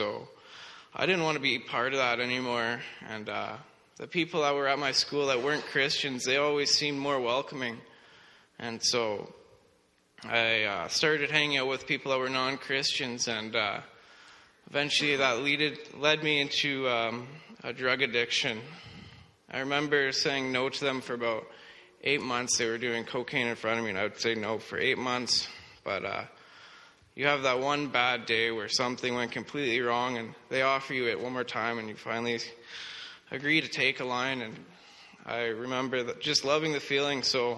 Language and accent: English; Saskatchewan, Canada; also born or lived in Lethbridge; I was born in Lethbridge, Alberta, where me and my two brothers and my mom lived, but at an early age, my parents got divorced, and so we moved to Saskatchewan